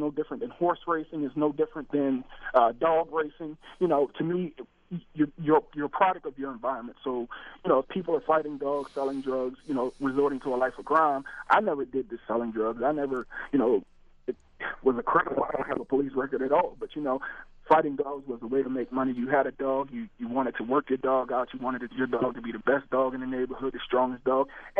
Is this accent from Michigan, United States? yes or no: no; Annapolis, Maryland, United States; I grew up in Annapolis, Maryland, and that's what the normal was.